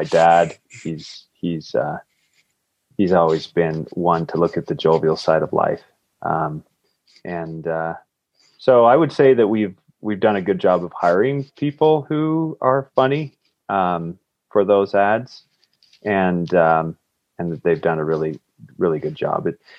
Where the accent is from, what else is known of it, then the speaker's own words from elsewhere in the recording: Idaho, United States; I was born in Idaho, grew up working on farms, and grew up poor by American standards.